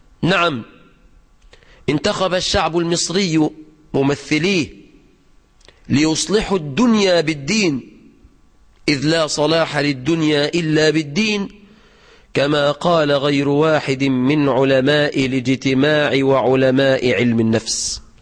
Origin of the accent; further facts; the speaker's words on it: Egypt; في بلادنا مصر